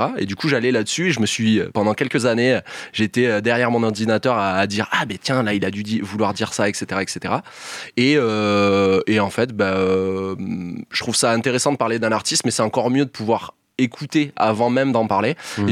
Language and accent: French; Occitanie, France; now in Albi, France; donc ça c'est mon nom d'artiste, on va dire, mais … je suis originaire d'Ariège, ça fait quelques années maintenant, presque une dizaine d'années que je suis dans la région, sur Albi